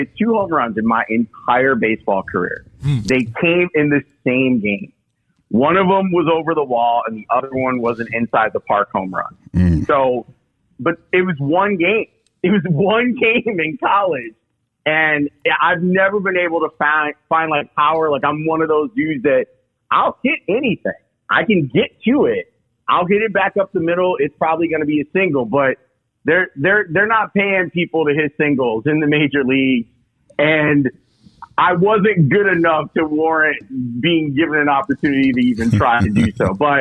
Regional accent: Chicago, Illinois, United States; So I grew up on the South Side in the Roseland area. And then my neighborhood back in the late 80s, kind of dangerous. And my parents had decided that they were going to move.

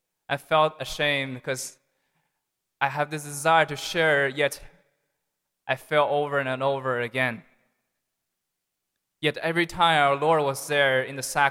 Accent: Beijing, China; I was born and raised in Beijing, China. And unlike all my brothers, I was not a cradle Catholic. I was a cradle pagan.

